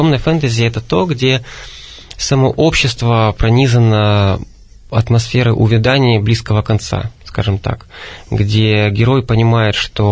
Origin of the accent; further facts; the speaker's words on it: Donetsk, Donetsk Oblast, Ukraine; потому что я изначально из Донецка.